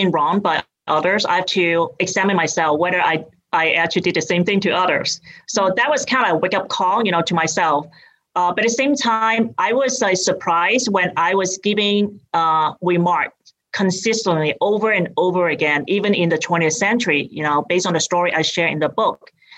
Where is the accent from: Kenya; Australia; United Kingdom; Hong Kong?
Hong Kong; moved away as an adult; now in United States; I grew up in Hong Kong and I came here when I went to college.